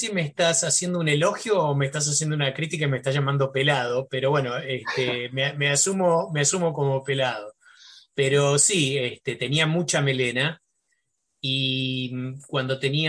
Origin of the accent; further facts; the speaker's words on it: Buenos Aires, Argentina; Yo soy porteño, soy nacido en el barrio de Flores, y me crié toda mi vida en el barrio de Flores, y después me casé y me quedé en el barrio de Flores